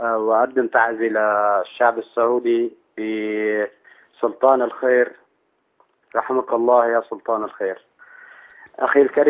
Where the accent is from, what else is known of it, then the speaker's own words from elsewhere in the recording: Syria; نحن كشعب سوري